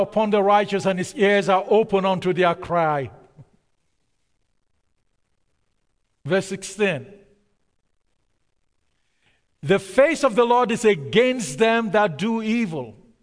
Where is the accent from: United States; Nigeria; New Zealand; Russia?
Nigeria; Every time I read that verse, I think about growing up in Nigeria and the kind of relationship that we have with our fathers, with our parents.